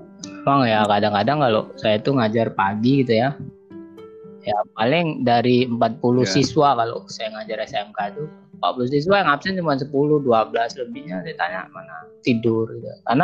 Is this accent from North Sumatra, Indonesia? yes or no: yes; Medan, North Sumatra, Indonesia; asal dari Medan ya.